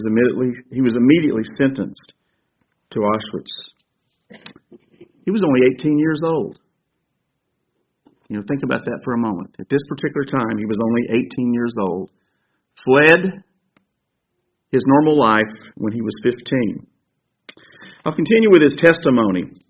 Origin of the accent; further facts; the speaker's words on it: Brussels, Belgium; also born or lived in Paris, France; I was born in Paris in September of 1925. My parents were born in Poland. We moved to Brussels in 1928.